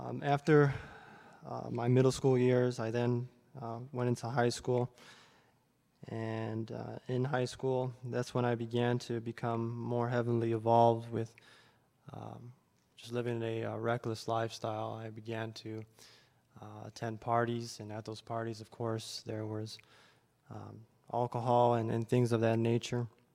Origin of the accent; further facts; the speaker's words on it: Cicero, Illinois, United States; I was born and raised in Chicago, specifically in a suburb outside of Chicago, Cicero.